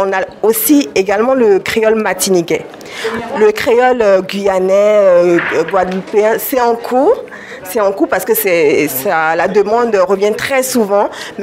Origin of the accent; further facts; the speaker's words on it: Benin; du coup. J'ai 26 ans, je suis originaire du Bénin.